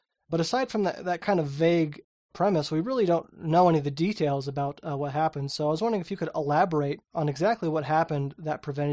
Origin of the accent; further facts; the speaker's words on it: United States; as an American, it is unacceptably short.